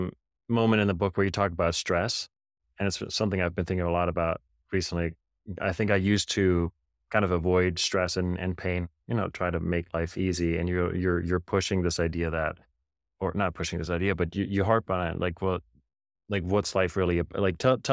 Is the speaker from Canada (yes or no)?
no; Germany; now in United States; I mean, I grew up in Germany and my ex-wife grew up here in the States